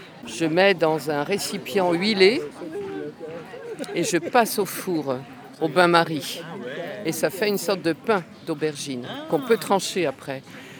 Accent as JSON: {"language": "French", "region": "West", "country": "France", "said": "Je suis de l'Ouest, hein, moi"}